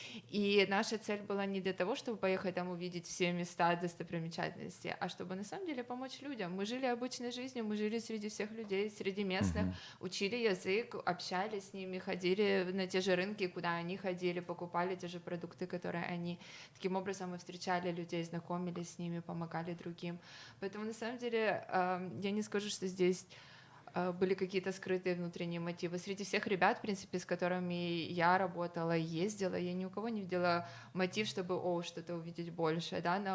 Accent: Ukraine; потому что я сама из Украины

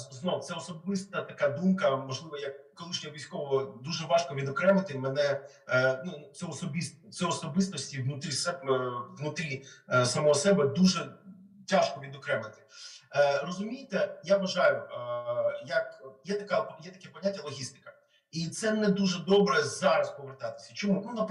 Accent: Kyiv, Ukraine; як людина, просто як українець, як киянин

